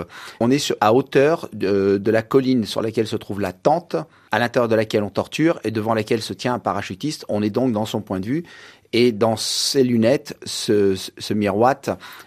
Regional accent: Marseille, Provence-Alpes-Côte d'Azur, France; born there; Moi, je suis né à Marseille

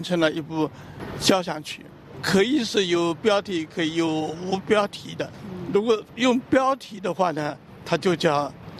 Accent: China; now in France; 再伟大的音乐家活回来，我就说他写我们中国的东西写不出来的。

